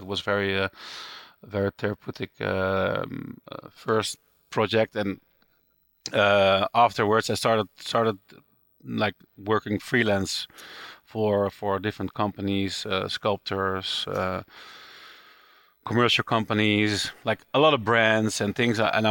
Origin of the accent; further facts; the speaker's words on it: Breda, North Brabant, Netherlands; born there; English is a second language; I'm born in Breda in the south of Holland, which is not a really big city, but not very small, right next to the factory of my family